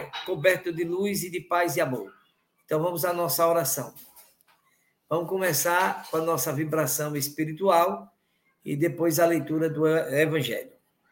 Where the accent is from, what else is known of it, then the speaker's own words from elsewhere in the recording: Aracaju, Sergipe, Brazil; Aracaju, a minha terra